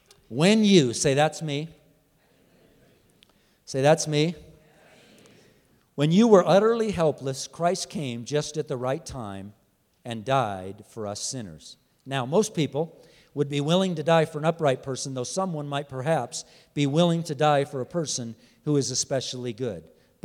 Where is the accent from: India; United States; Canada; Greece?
United States; California; I was from Southern California.